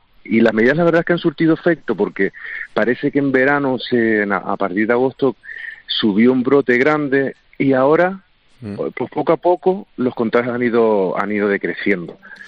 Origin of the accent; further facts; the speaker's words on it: Spain; No solo somos los claro, españoles los que estamos mal.